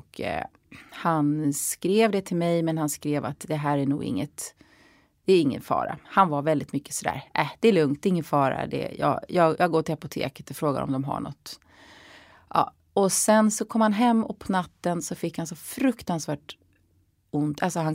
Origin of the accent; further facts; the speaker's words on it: Kronoberg County, Sweden; Jag är uppväxt i Småland utanför Växjö.